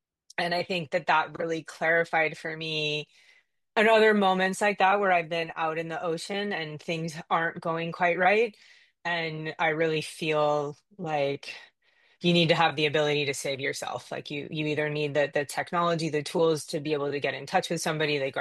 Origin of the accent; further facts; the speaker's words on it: Canada; born there; I was born in Canada in what I thought was a landlocked place